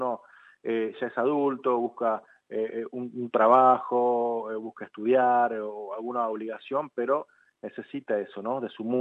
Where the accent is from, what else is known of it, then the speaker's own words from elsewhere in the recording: Rosario, Santa Fe, Argentina; moved away as an adult; now in Australia; Pero muy feliz de haber hecho mi adolescencia en Argentina y en Rosario también.